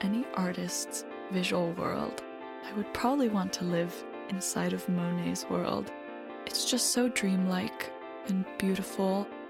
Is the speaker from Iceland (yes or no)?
yes; Iceland; also born or lived in United States; I grew up between many different cultures. I am from Iceland. I am half Chinese and spent a part of my childhood in the United States.